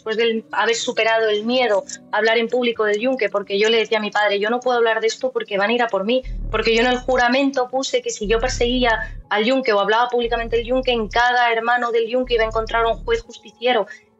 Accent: Madrid, Community of Madrid, Spain; tengo 36 años, soy de Madrid, soy madre de 3 niños preciosos

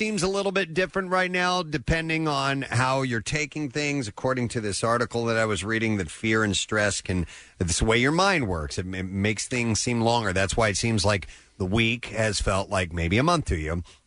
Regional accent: Missouri, United States; I'm originally from Missouri.

